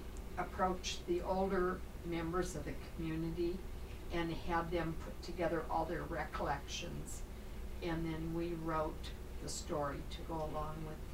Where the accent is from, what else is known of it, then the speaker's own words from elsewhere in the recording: North Dakota, United States; From North Dakota.